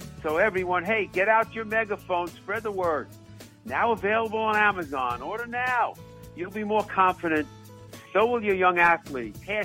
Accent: Massapequa, New York, United States; I'm Massapequa.

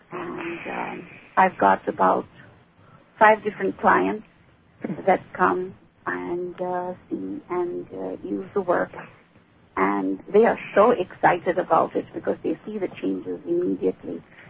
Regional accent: India; Since I'm from India

